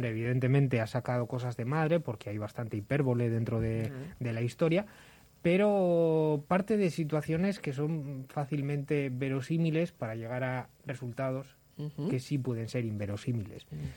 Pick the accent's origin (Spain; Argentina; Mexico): Spain; Santurtzi, Basque Country; yo soy de Santurtzi